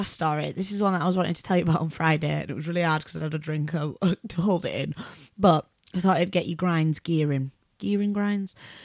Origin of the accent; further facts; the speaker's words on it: United Kingdom; Like, as British people, and I've said it, you've said it, everybody I know like have said it.